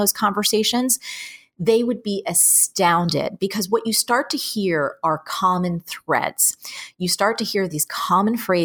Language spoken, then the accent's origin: English; New Jersey, United States; I'm from New Jersey. This is how I roll.